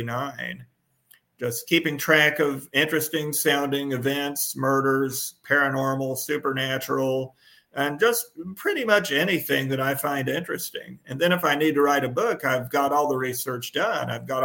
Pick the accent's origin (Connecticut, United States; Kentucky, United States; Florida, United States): Kentucky, United States; I did grow up in a rural sort of county. Richmond is more of a bluegrass county with a large city, Madison County, I should say, a large city, Richmond, and a few smaller towns